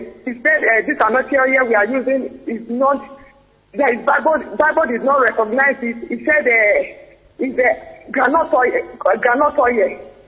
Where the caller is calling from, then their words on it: Spain; Okay, I am calling from Spain.